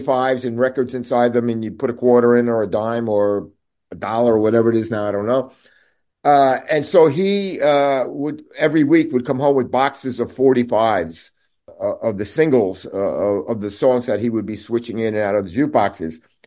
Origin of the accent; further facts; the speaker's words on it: Brooklyn, New York, United States; I grew up in Brooklyn, New York. At about 9 years old, I got taken to a rock and roll show.